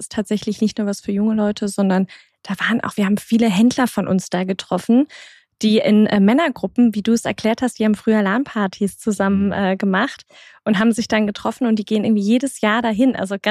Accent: Cologne, North Rhine-Westphalia, Germany; born there; ich bin selber geborene Kölnerin

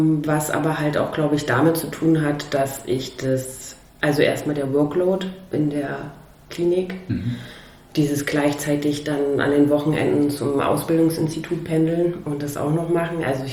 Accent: East Germany, Germany; ich als Ossi, da wieder mehr in so einer Region zu sein, wo das halt irgendwie mehr Ossis auch um mich rum sind.

